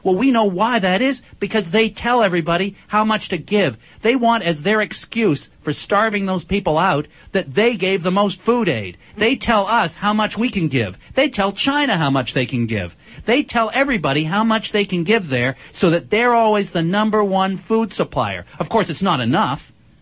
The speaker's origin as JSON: {"language": "English", "town": "Scarborough", "region": "Ontario", "country": "Canada", "said": "I'm from Scarborough. I spent most of my life in Scarborough. I'm from there."}